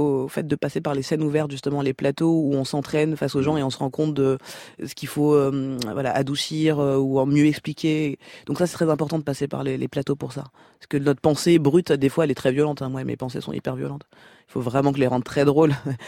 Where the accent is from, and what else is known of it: France